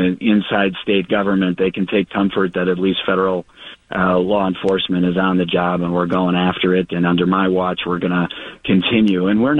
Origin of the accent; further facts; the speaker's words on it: St. Paul, Minnesota, United States; Well, I'm a lifelong Minnesotan. I grew up in first in St. Paul and then in the Minneapolis suburbs.